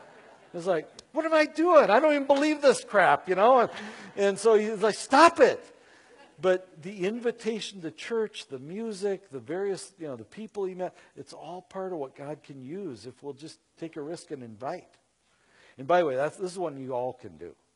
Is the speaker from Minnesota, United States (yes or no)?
no; North Dakota, United States; I know a woman named Nancy back in my hometown, and I grew up in North Dakota.